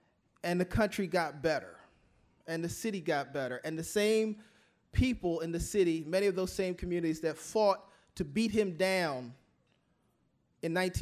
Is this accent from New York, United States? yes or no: no; Philadelphia, Pennsylvania, United States; I grew up in Philadelphia, a very diverse place. I had Arab friends.